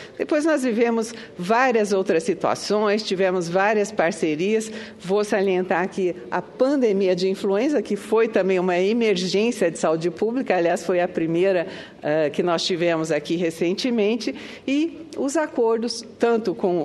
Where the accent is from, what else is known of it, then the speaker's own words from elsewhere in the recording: Brazil; mas antes disso eu sou brasileira, sou médica e fui professora da Universidade de São Paulo durante 25 anos